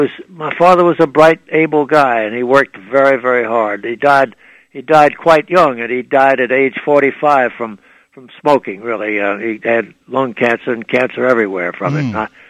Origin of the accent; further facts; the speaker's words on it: New Orleans, Louisiana, United States; I was born in New Orleans. I'm a New Orleanian to my toenails.